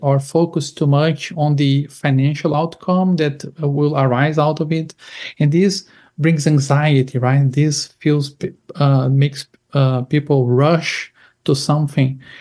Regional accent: Brazil; also born or lived in Germany; now in Portugal; now, at this very moment, I'm in northern Spain, in Galicia, in a small city called Pontevedra. I'm originally from Brazil. I lived in Germany. I'm currently living in Portugal. But at this very moment, I'm in Spain.

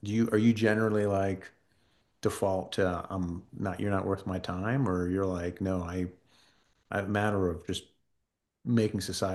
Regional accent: United States; yeah, so first generation American, mom was born and raised in Sweden, dad in Mexico.

